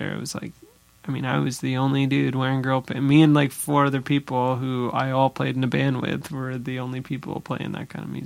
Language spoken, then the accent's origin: English; New Hampshire, United States; New Hampshire.